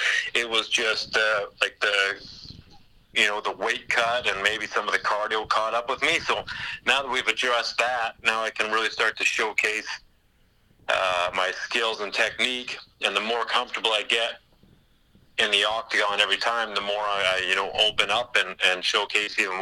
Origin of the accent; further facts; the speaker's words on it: Huntsville, United States; So, I mean, I grew up in Huntsville. I still spend the most weekends there.